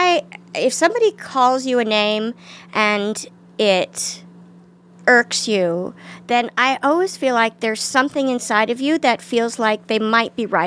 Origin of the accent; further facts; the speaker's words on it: Washington, District of Columbia, United States; Washington